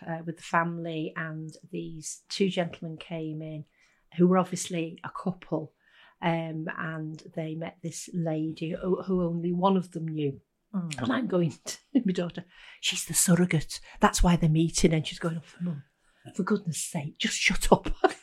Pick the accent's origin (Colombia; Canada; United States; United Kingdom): United Kingdom; Warrington, North West England; A long time ago, in my hometown of Warrington, and two young ladies were discussing a forthcoming marriage of one of them.